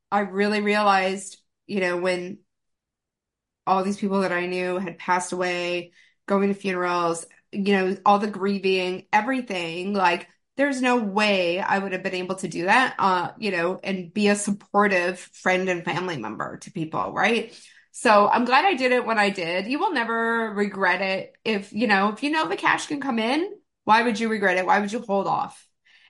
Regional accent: Canada; As a Canadian

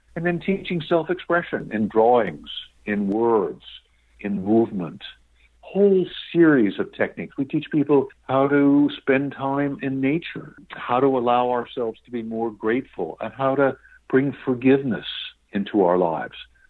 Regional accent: New York City, New York, United States; born or raised there

